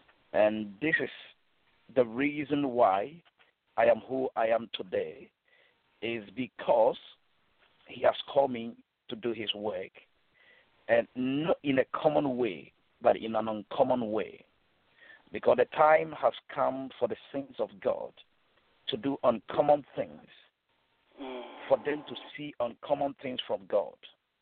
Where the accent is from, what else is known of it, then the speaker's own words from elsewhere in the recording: Ghana; now in United Kingdom; based in the UK. I'm a Ghanaian